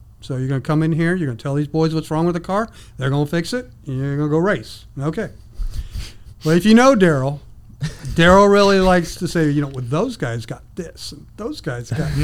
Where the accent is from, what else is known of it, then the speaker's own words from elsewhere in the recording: Texas, United States; And then me growing up in Texas now, I'm a Cowboy fan.